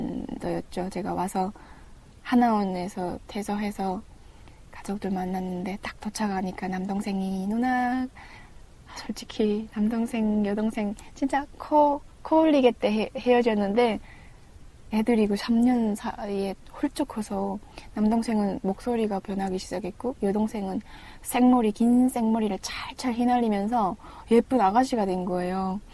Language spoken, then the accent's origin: Korean; Chongjin, North Hamgyong, North Korea; 고향 함경북도 청진이 고향이 청년이죠.